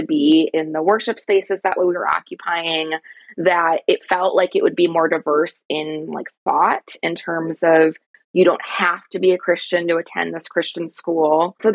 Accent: Illinois, United States; I grew up outside of Chicago. My parents are from Iowa and moved to the city when my dad started working downtown, but you know, they stayed comfortably distance, a train ride away in the suburbs

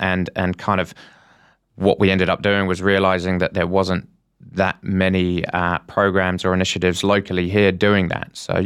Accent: Wellington, New Zealand; born there; accent: English; moved away; also born or lived in United Kingdom; You can probably tell by my accent, I've actually picked up on one pretty a pretty full on English accent. I lived there for about 10 years, in fact, but I am Kiwi born from Wellington

